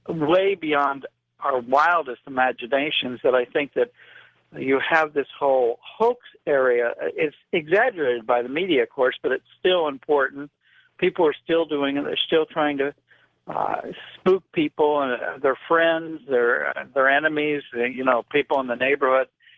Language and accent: English; Illinois, United States; because I grew up in Illinois, so I was right there early on in the 40s